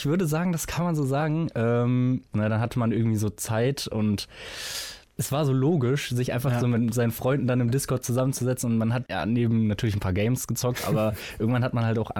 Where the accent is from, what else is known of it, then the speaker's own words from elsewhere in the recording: Olpe, North Rhine-Westphalia, Germany; Ich komme aus Olpe im Sauerland.